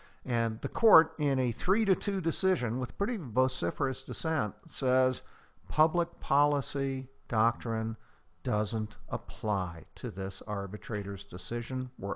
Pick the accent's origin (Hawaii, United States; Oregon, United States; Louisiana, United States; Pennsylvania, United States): Oregon, United States; and this comes out of a case from Oregon, my home state of Oregon.